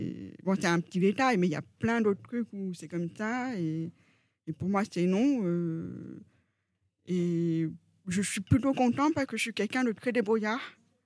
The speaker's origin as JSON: {"language": "French", "country": "France", "said": "Ben non, je suis française."}